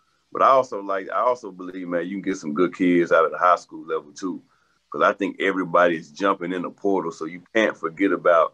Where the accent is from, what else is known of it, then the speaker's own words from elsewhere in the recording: Little Rock, Arkansas, United States; But, you know, me, I'm from Arkansas, I'm from Little Rock, so, you know, I'm going to tackle the state hard when it comes to their recruiting. I love my state, I love my city